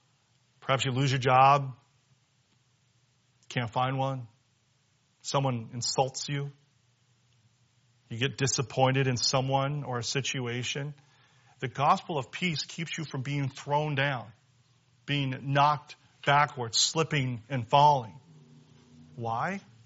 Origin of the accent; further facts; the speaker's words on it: Seattle, Washington, United States; You know, I'm from Seattle. And you get a lot of opportunities to hike in Seattle.